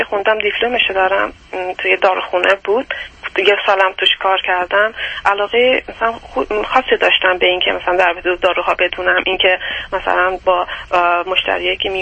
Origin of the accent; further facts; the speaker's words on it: Tehran, Tehran Province, Iran; born there; من اصلیتم افغانی هستش، بعد ولی توی ایران متولد شدم، توی تهران. بعد چون پدر مادرم ایرانی نیستن به این خاطر به من ملیت ایرانی رو توی ایران نمیدادن